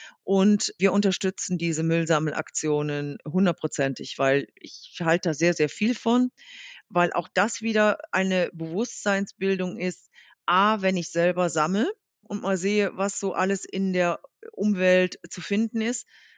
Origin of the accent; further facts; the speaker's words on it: Rhineland, Germany; Wir kommen ja hier aus dem Rheinland, sind also Karnevalisten durch und durch.